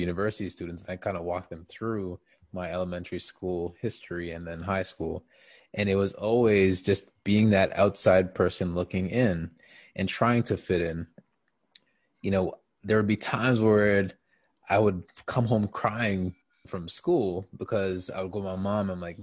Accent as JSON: {"language": "English", "town": "Markham", "region": "Ontario", "country": "Canada", "tie": "born or raised there", "said": "Born and raised in Canada, Markham was the city. It's just outside of the city of Toronto. It's actually north of the city."}